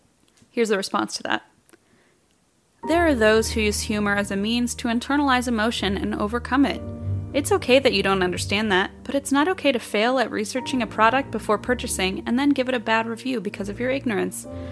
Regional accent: Wichita, Kansas, United States; I know comedy. I am from Wichita, so don't even fucking quit.

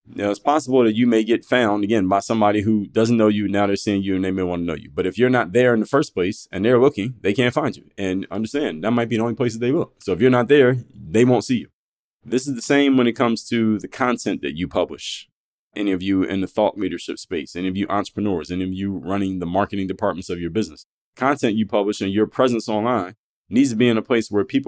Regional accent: Philadelphia, Pennsylvania, United States; Now, I'm from Philadelphia and I come from the hood.

